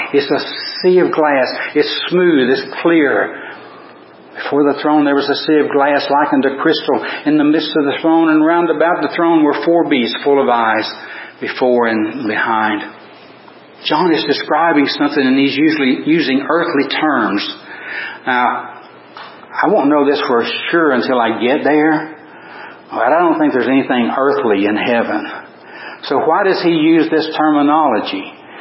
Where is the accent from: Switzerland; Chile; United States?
United States; Tennessee; Growing up in East Tennessee, the TVA lakes that are there, I used to do some fishing back then.